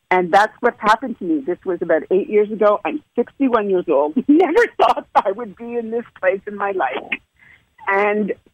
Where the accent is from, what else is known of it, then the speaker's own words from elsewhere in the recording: Canada; moved away as an adult; now in United States; I'm from Canada originally, and about 8 years ago, we were moving here to California, to Northern California, just outside of San Francisco.